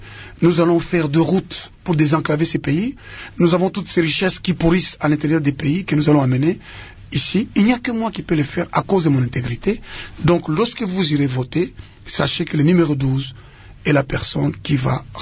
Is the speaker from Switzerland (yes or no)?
no; DR Congo; Je suis originaire de Malembankulu par mon père et de Bukama par ma mère.